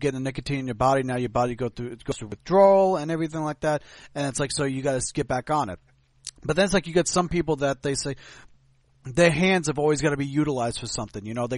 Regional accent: New York, United States; Fortunately for me as a New Yorker, I naturally talk with my hands.

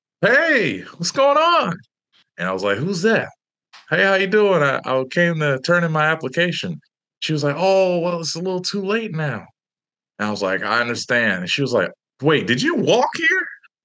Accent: Lawton, Oklahoma, United States; Anyways, I came from Lawton, Oklahoma, out, and I went to audition for the School of the Arts.

